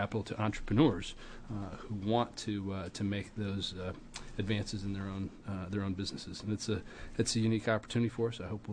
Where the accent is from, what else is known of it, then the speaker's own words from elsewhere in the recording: Beaverton, Oregon, United States; from Beaverton.